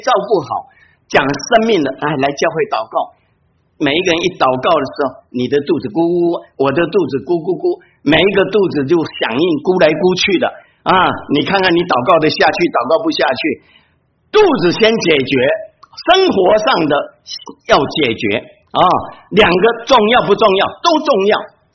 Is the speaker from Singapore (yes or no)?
no; Taiwan; 我讲我自己，我原来我是从台湾来的啊，当然我们这边两岸三地各个地方都有啊